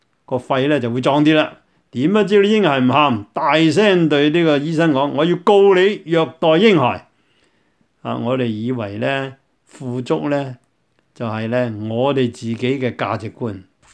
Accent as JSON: {"language": "Chinese", "region": "Guangdong", "country": "China", "said": "好像我们广东人所说周日清的"}